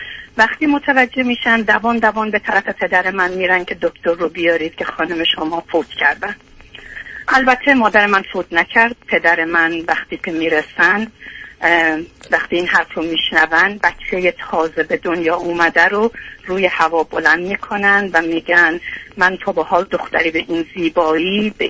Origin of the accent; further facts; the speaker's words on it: Tehran Province, Iran; born there; من 55 سال پیش در یک شهرک کوچیک نزدیک تهران در منزل به دنیا اومدم و بچه نورستم بودم.